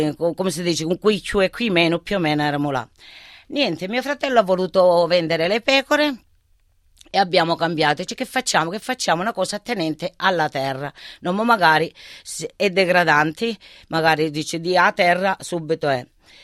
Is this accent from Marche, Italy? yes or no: no; Zungri, Calabria, Italy; io infatti lo stavo per dire che vengo da Zungri. Zungri è un paesino vicino a Tropea